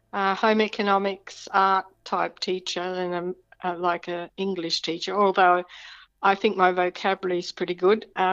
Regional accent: Dalby, Queensland, Australia; born there; I was born in Dalby, in the Dalby Hospital in 1944.

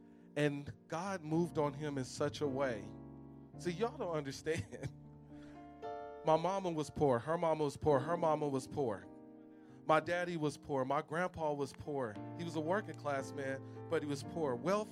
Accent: Oakland, California, United States; I'm from Oakland.

